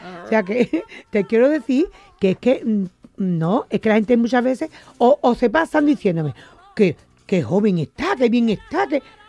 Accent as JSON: {"language": "Spanish", "town": "Colina", "region": "Andalusia", "country": "Spain", "tie": "born there", "said": "No, bueno, yo nací en Colina."}